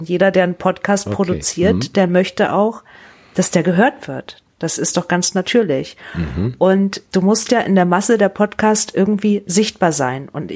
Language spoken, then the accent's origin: German; East Germany, Germany; Wir haben ungefähr das gleiche Alter, wir kommen aus Ostdeutschland, das verbindet ja schon, ne?